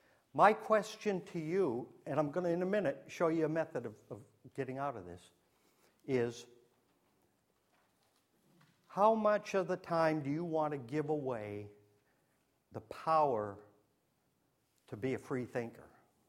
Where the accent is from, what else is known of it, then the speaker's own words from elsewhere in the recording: New Hampshire, United States; but I came from New Hampshire, and guess who we follow? The Red Sox.